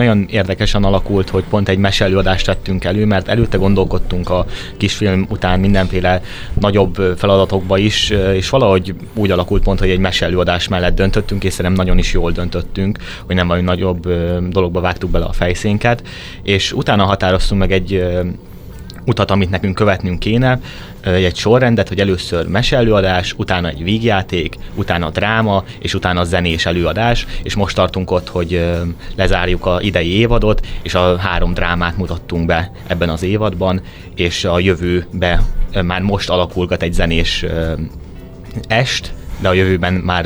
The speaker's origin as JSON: {"language": "Hungarian", "town": "Eger", "region": "Heves", "country": "Hungary", "lives_now": "Budapest, Hungary", "said": "Én egri származású vagyok, de felköltöztem a kollégiumba"}